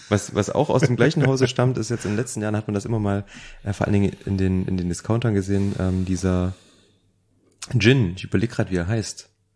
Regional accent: Baden-Württemberg, Germany; Ich komme aus dem Schwarzwald

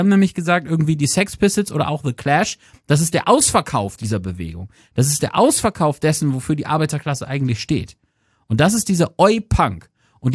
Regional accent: Lower Saxony, Germany; kleiner, naiver Trottel von Dorf, als Ostfriese

